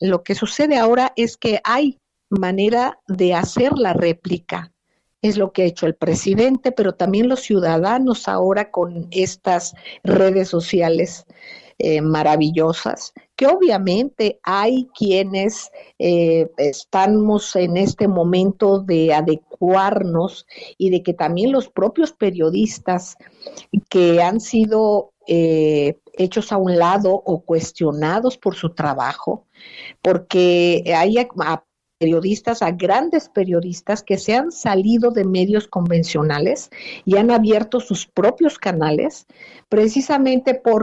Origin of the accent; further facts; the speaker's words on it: Mexico; yo como madre mexicana, me permití hablar